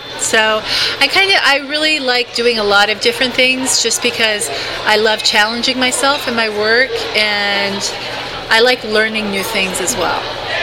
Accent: Japan; growing up in Japan as a woman

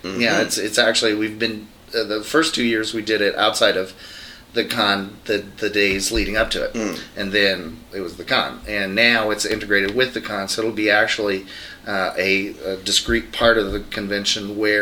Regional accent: Boulder, Colorado, United States; now in Denver, United States; Yes, I grew up in Boulder.

